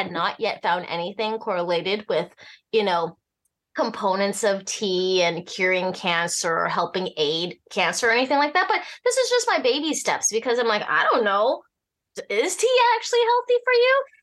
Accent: Alaska, United States; also born or lived in Hong Kong; What the irony is that I'm born in Hong Kong. Uh-huh. But I grew up in Alaska, which Alaska is a very large coffee consuming state.

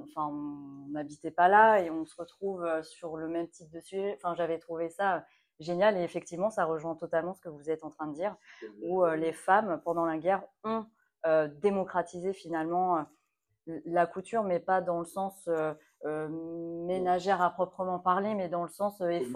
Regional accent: Yvetot, Normandy, France; dans la ville dans laquelle j'ai grandi, à Yvetot

